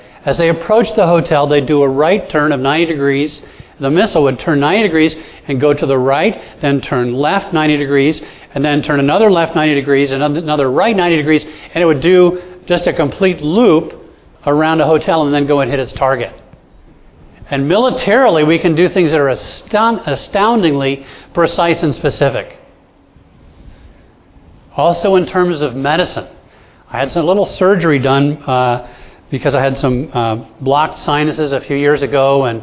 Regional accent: Bahamas; I grew up in the Bahamas

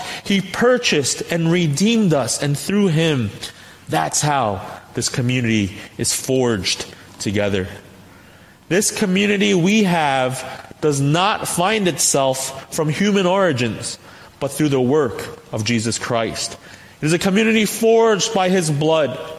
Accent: Staten Island, New York, United States; I grew up in Staten Island, and so 90% of my classmates in my high school, it's not just Caucasian, but Italian-American.

